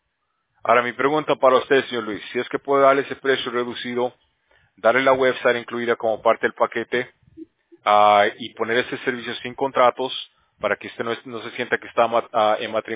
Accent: Bolivia; now in United States; Yo soy de Bolivia, para ser exacto, pero obviamente estamos en Estados Unidos.

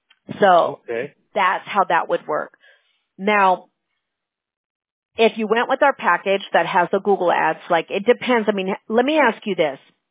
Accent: Fullerton, California, United States; now in Anaheim, United States; Yeah, I live in Anaheim. I grew up in Fullerton

